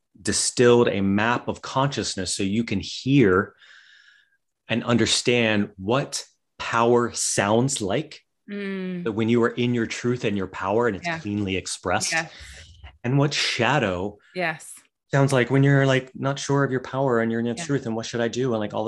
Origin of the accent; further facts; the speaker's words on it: West Virginia, United States; Well, I grew up in West Virginia. So I grew up with like where it was all, you know, hillbilly talk all the time.